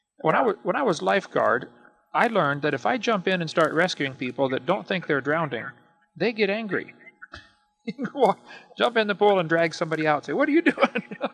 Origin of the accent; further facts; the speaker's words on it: Illinois, United States; I'm from Illinois. Now, these Midwesterners are generally pretty smart, okay?